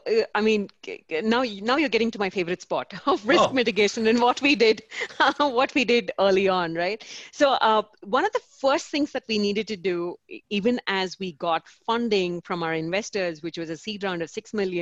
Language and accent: English; Bangalore, Karnataka, India; Bangalore, we believed, was the best space to be in, right? I mean, apart from that being my hometown and therefore a comfort right there.